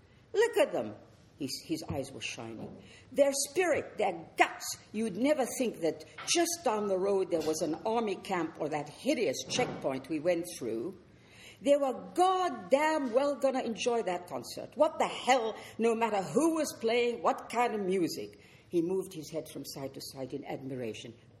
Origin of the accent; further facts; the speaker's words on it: England, United Kingdom; accent: English; How much, I wondered, did my English accent and manner place me in that much older enemy camp